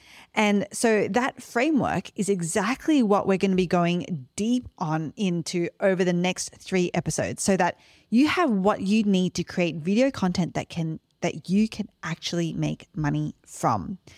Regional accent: Australia; accent: Australian; I'm always going to blame / credit my Australian accent for every mispronunciation that I do.

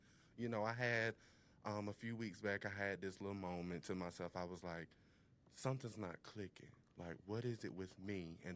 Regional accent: Hollister, North Carolina, United States; also born or lived in Rocky Mount; Hollister, North Carolina? That's where I was raised at, but I was born in Rocky Mount, but raised in Hollister, North Carolina.

